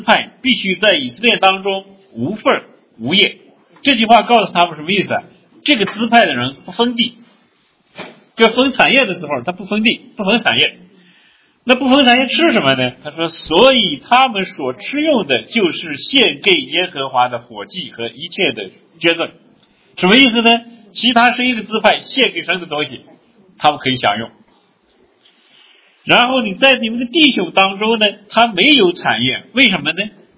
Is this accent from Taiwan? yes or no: no; Northwest China, China; 我们西北人很喜欢吃羊头，对吧？